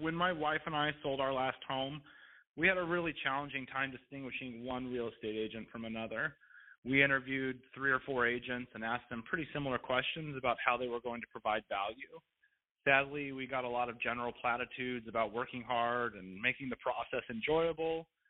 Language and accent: English; Midwest, United States; now in Los Angeles, United States; So, I'm from the Midwest and currently live in Los Angeles